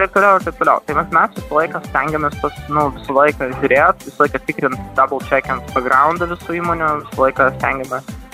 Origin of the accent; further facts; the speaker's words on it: Ukraine; aš pats iš Ukrainos